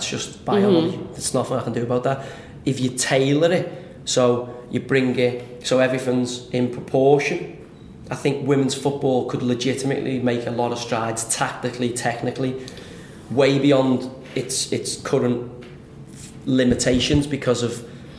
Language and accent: English; Liverpool, North West England, United Kingdom; And, you know, I grew up in Liverpool. As many girls played football as lads.